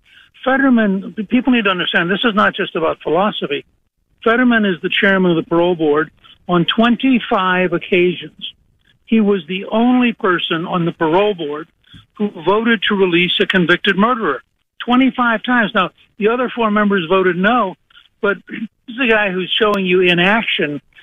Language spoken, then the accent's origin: English; Harrisburg, Pennsylvania, United States; born there; As you know, I was born in Harrisburg.